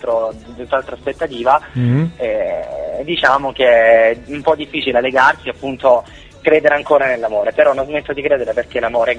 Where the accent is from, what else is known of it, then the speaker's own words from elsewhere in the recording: Novoli, Apulia, Italy; ho 24 anni, quasi, il prossimo 7 di gennaio. E sono di Lecce, della provincia di Lecce, Novoli precisamente